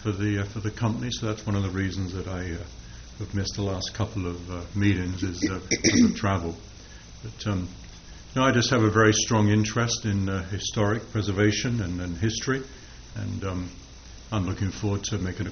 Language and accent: English; United Kingdom; now in Halloway, United States; I've actually lived in Halloway for about 5 years now. And, you know, you can tell from my accent, not originally, from USA, originally born and raised in the UK.